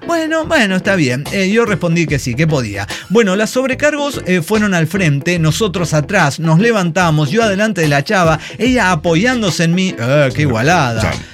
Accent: Ecatepec, State of Mexico, Mexico; Soy de Catepec, güey

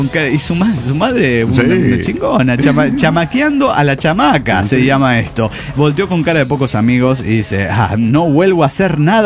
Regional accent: Hermosillo, Sonora, Mexico; de Hermosillo, Sonora, México.

